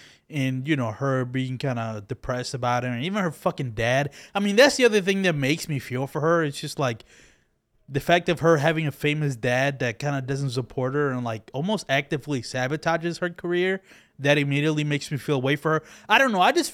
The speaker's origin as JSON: {"language": "English", "town": "Philadelphia", "region": "Pennsylvania", "country": "United States", "said": "it was in Philadelphia, and I'm from Philadelphia."}